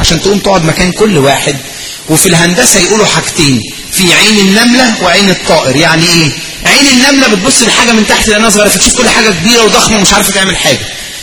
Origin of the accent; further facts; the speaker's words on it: Egypt; عندنا في مصر انتشرت إشاعة هحكيها لكم